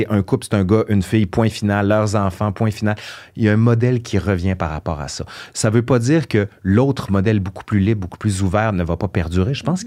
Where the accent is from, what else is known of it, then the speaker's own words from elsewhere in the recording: Quebec City, Quebec, Canada; puis moi, je viens de Sainte-Foy, à Québec